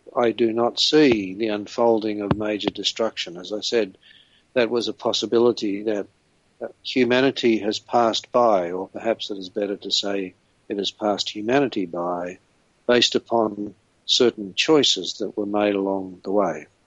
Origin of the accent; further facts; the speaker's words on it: France; also born or lived in Italy; Indeed, France was the country where I spent most of my life. I was born in France, and apart from spending some time in other countries, particularly in Italy, I spent most of my life in France.